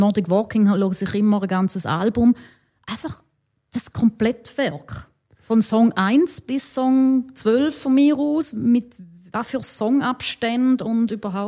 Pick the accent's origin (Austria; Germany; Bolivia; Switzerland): Switzerland; ich als Schweizerin mit irgendwie, ja, irgendwie auch schon fast in Wien.